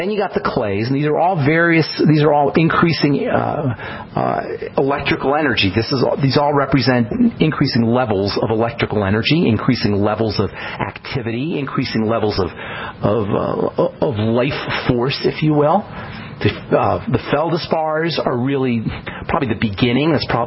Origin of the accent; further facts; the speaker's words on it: New Jersey, United States; I grew up in New Jersey, and in New Jersey there's lots of forest.